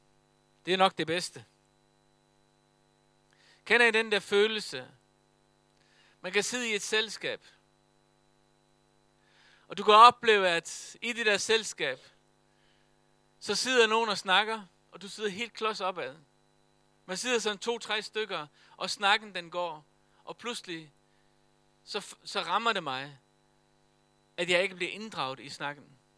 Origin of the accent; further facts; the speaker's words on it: Faroe Islands; moved away; Jeg kommer fra Færøerne, født og opvokset deroppe.